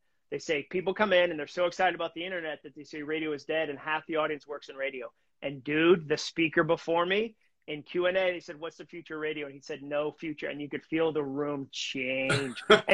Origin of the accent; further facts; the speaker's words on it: United States; no one outside of this country hears my accent. Like, no one in Slovenia is like, ooh. Wait a second. That's an American.